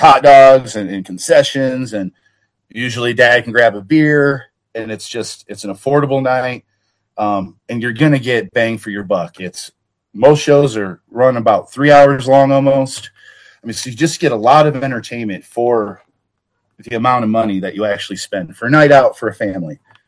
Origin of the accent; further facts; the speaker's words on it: Illinois, United States; now in Iowa, United States; I came from Illinois. We would go to wrestling every weekend, me and my family, me and my son. And when we moved to Iowa here